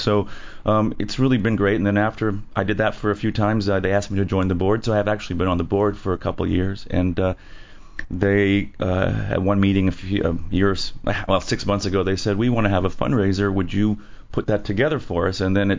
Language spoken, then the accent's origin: English; Orlando, Florida, United States; I grew up in Orlando, Florida.